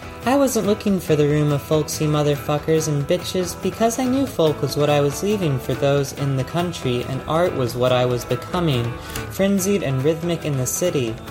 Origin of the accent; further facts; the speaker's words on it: Radcliff, Kentucky, United States; Growing up in Radcliffe, Kentucky, population 20,000, I was not a folksy bitch and more in touch with small towns than with mountains, or with the farmer cousins I had an hour away.